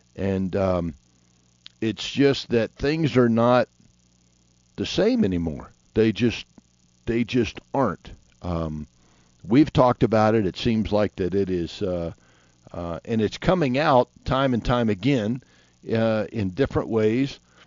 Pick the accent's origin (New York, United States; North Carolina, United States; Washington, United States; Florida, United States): Florida, United States; also born or lived in Carolinas; when I grew up in Florida and even in the Carolinas, I spent time